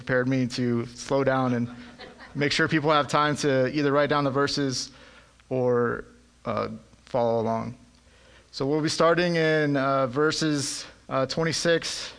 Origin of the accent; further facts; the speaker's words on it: McAllen, Texas, United States; moved away as an adult; And I grew up in McAllen. I went to school in Sherryland, left there in 2003, been back once or twice. My dad was stationed down there